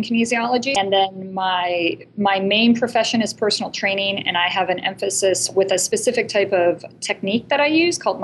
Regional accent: Michigan, United States; I grew up in Michigan, a friend had gone to Berkeley.

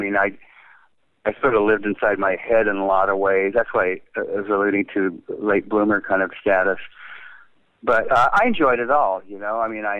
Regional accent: Arcata, California, United States; I grew up in Arcata. When you're an artist in a small town

